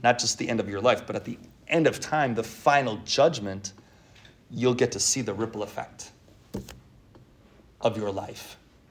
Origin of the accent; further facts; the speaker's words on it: Milwaukee, Wisconsin, United States; I'm a Packers fan, in case you didn't know that. I grew up in Milwaukee.